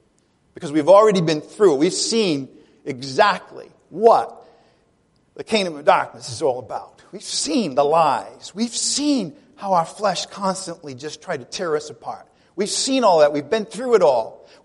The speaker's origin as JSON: {"language": "English", "country": "Ireland", "said": "I'm Irish. I'm a pessimist."}